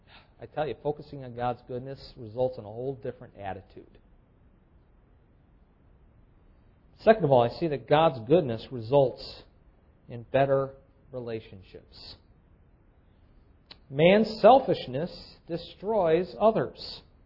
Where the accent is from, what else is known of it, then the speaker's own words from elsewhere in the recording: Chicago, Illinois, United States; because the same time that I moved from Chicago down to Washington, D.C., another Chicagoan moved from here down to Washington, D.C.